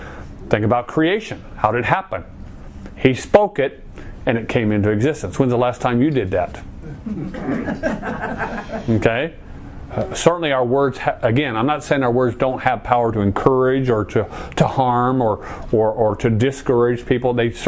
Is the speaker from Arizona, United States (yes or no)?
yes; Chandler, Arizona, United States; When I grew up in Chandler, we used to have the irrigation ditches that came through to the communities